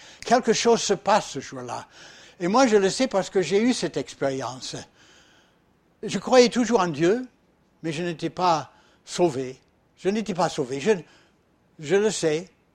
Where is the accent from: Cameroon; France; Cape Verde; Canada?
France; mais je suis français quand même, je sais ce que c'est, ce sont des mots faciles, français